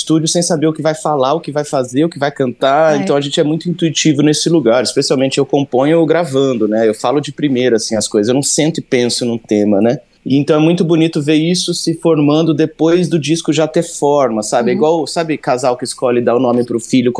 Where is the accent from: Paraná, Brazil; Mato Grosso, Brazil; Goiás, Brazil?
Mato Grosso, Brazil; Cuiabá; nós somos de Cuiabá, então a gente tá muito mais próximo da Bolívia do que de São Paulo